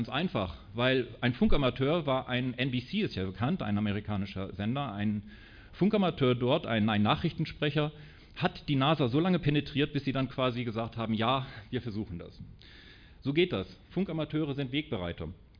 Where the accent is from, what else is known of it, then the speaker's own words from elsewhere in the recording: Bremen, Germany; Und ich komme aus Bremen